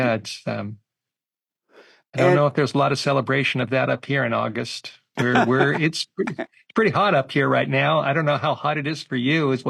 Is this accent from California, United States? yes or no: yes; Studio City, California, United States; My dad lived in Burbank. I grew up in Studio City.